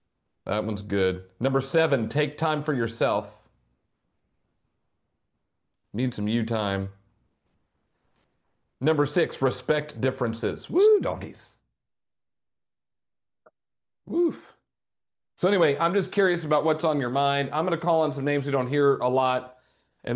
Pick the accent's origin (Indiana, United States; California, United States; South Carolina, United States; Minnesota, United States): Indiana, United States; Just like I grew up in Indiana when I was a kid, and we didn't change time in Indiana either.